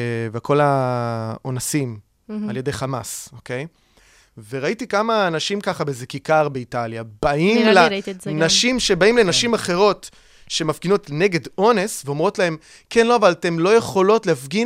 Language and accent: Hebrew; Milan, Lombardy, Italy; היינו כן, אני חושב, מאוד מחוברים לכל סוגי האנשים שיש בחברה המילנזית